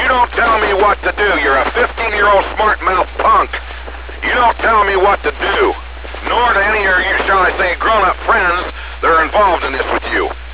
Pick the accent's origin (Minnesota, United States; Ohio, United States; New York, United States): Ohio, United States; I am not from Florida. I'm from Ohio. And Ohio people don't mess with this stuff.